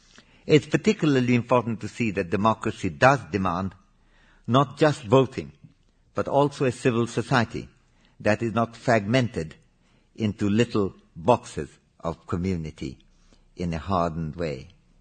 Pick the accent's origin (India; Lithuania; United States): India; I might mention that as an Indian, as a small child, then it did appear to us that the British were planting this idea of community-based identity as a divide and rule.